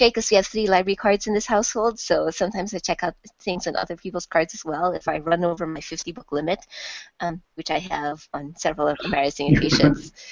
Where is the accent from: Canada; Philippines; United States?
Philippines; I'm Filipino.